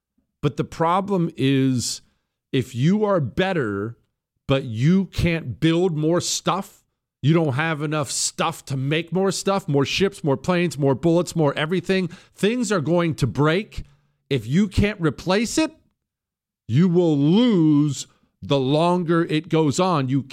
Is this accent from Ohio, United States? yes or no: no; Brooklyn, New York, United States; I'm from Brooklyn, and I know there are exceptions